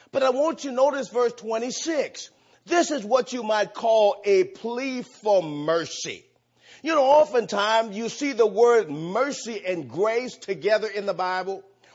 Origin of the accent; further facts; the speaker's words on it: Houston, Texas, United States; I'm from Houston, Texas. Why would I be so happy about cold weather?